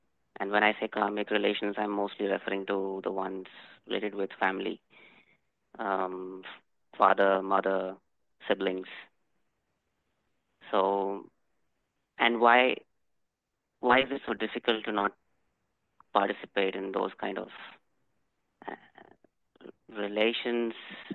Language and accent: English; India; English is a second language; moved away as an adult; now in Germany; We are currently in Germany, but we are from India